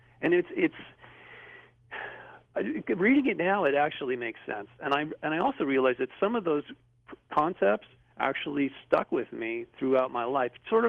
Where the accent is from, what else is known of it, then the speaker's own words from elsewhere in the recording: Malibu, California, United States; I'm growing up in Malibu, and I know my parents